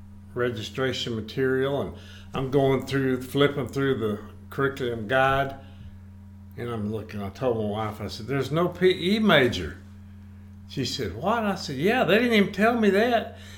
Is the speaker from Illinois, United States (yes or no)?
no; Knoxville, Tennessee, United States; I grew up in East Knoxville, a little community called Burlington.